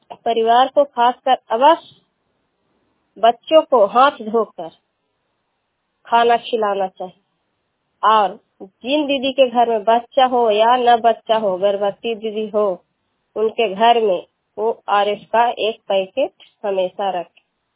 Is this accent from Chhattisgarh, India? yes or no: no; Machhaliya, Bihar, India; मैं ग्राम मछलिया के रहने वाली हूँ, जिला नलंदा, पंचायत प्रकरणों का।